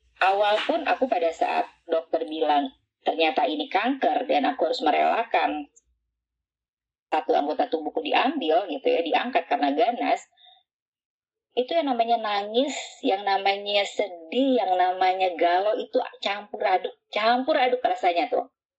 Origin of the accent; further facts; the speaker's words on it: Padang, West Sumatra, Indonesia; karena saya aslinya dari Padang, Minang.